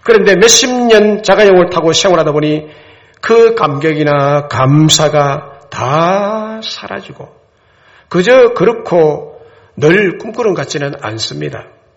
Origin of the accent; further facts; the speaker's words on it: Goseong, South Gyeongsang, South Korea; 저의 고향은 경남 고성입니다.